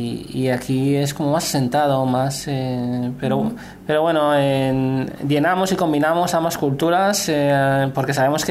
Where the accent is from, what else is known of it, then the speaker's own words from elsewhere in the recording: Spain; now in Israel; Y allí en Israel hacemos muchas cosas como españoles. En principio, siempre que están conmigo los niños, solamente hablamos en español.